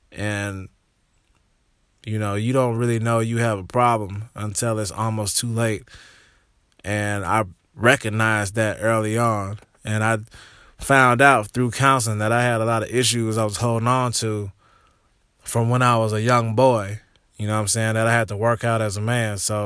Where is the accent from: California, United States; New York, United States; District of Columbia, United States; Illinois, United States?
Illinois, United States; I'm from Illinois. I'm from a little town in southern Illinois right across the river from St. Louis, Missouri.